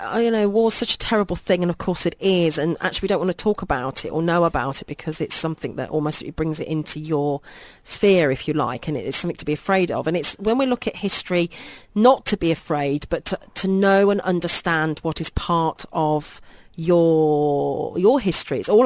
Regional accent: Pakistan; because that's where I'm from Pakistan.

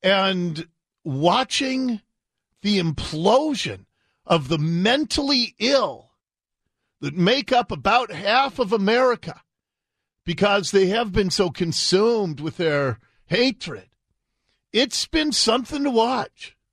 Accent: United States; As an American, I'm incredibly happy.

